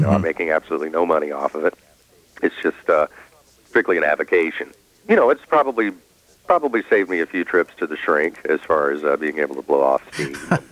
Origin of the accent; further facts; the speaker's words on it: Atlanta, Georgia, United States; doing the standard DXing thing from, you know, while growing up in the Atlanta area.